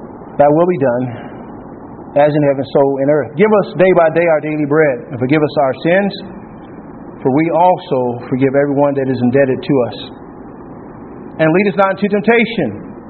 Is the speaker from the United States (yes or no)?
yes; Texas, United States; So I'm from Texas, and these big words like tarry, I don't get them all.